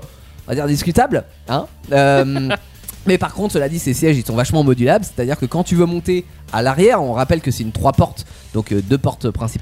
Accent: France; Bon, après, on est français, on aime bien...

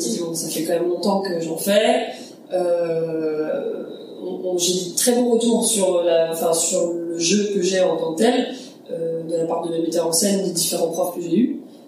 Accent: France; Chez nous en France, on a beaucoup de chance

